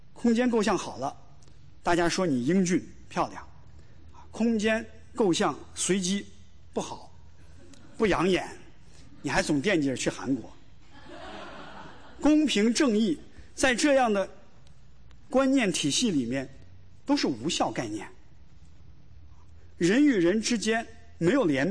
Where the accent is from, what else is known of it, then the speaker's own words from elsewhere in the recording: China; 小的时候在中国住这个国营厂的家属院，房子都是分的，特别小，父亲母亲和我一家三口还住一间12平米的房子